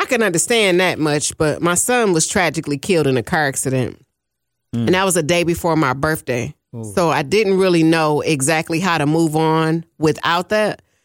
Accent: Milwaukee, Wisconsin, United States; I'm from Milwaukee, Wisconsin, and we were raised.

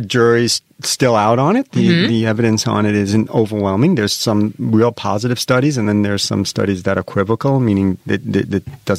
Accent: New York, United States; They asked me because I'm from New York.

